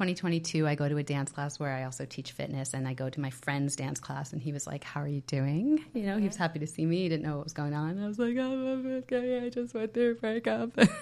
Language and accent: English; New York, United States; I grew up on Long Island. I went to the Hayden Planetarium.